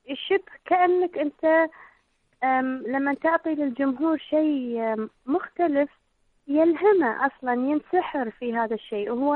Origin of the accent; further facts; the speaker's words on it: Kuwait; أقول لا أنا كويتية